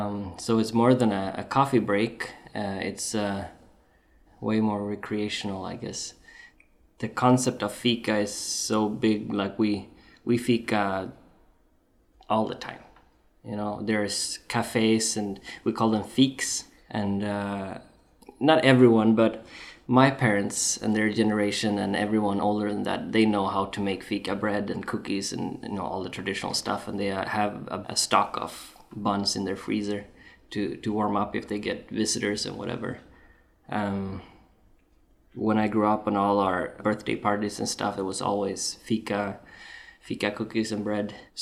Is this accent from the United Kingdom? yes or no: no; Sweden; moved away as an adult; now in Unalakleet, United States; I am from Sweden, Scandinavia, and I lived there until I was 25.